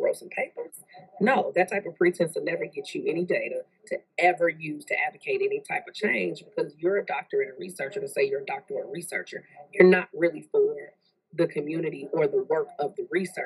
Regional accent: Chicago, Illinois, United States; Like, I'm from the south side of Chicago. What I know is that I'm not from Inglewood specifically.

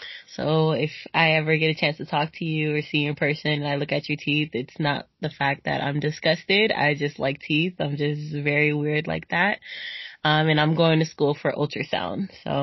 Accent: Las Vegas, Nevada, United States; born there; also born or lived in Oakland; My parents are from Haiti. If y'all. Any Haitians out there, any Caribbean people, hello. But yeah, I was born in Oakland, California, and then we ended up moving to Las Vegas.

